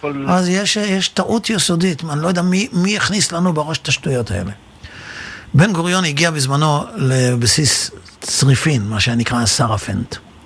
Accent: Netanya, Central District, Israel; now in Jerusalem, Israel; קודם כל, אני גדלתי בנתניה. ובעיר הזאת כל הרחובות היו פתוחים לתנועה בשבת.

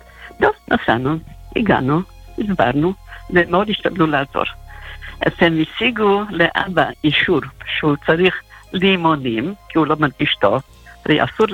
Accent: Ukraine; now in Israel; אני גדלתי בברית המועצות, היום זה אוקראינה, פעם זה הונגריה. נולדתי להורים ניצולי שואה, בת יחידה.

